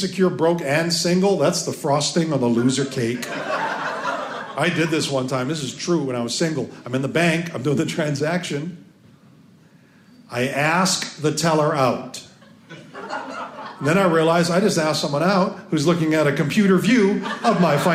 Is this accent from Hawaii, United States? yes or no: yes; Hawaii, United States; I told her I'm from Hawaii and I sure would love to stay in this country.